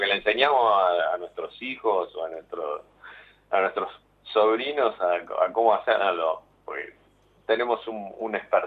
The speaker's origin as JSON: {"language": "Spanish", "town": "Lanús", "region": "Buenos Aires Province", "country": "Argentina", "said": "En Lanús. Yo soy de Lanús."}